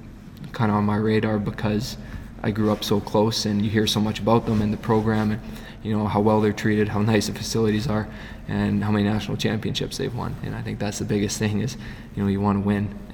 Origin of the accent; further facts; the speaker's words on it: Winnipeg, Manitoba, Canada; for me, growing up in Winnipeg and playing hockey and through the Winnipeg minor hockey system